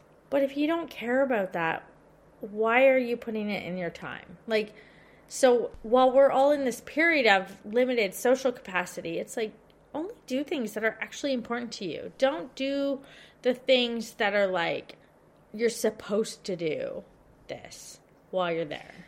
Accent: Victoria, Australia; So I'm thinking about this so much because I'm from Victoria

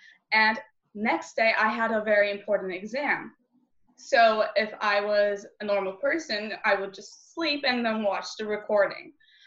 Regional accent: Istanbul, Turkey; I'm from Istanbul, Turkey, a 17-year-old gender activist.

